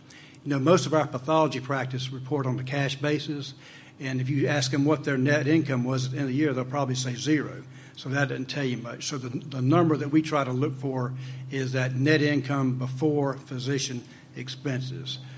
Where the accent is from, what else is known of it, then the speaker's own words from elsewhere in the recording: South Carolina, United States; I'm from South Carolina.